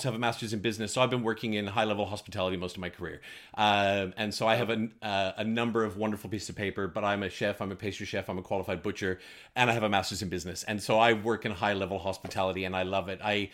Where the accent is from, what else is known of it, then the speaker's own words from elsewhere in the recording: Winnipeg, Manitoba, Canada; It's interesting, because I grew up in Winnipeg in the late 70s and early 80s, and there were three TV channels, all in black and white.